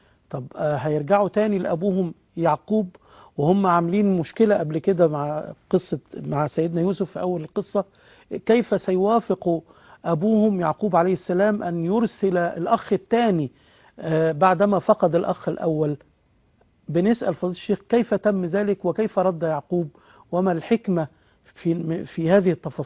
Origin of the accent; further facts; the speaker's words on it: Egypt; إحنا كمصريين وكمسلمين